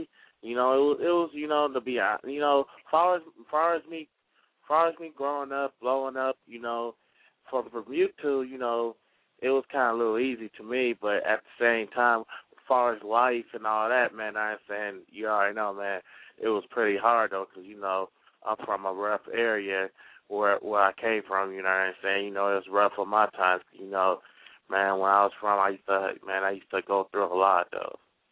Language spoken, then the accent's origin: English; Minnesota, United States; I'm from Mayos, Minnesota.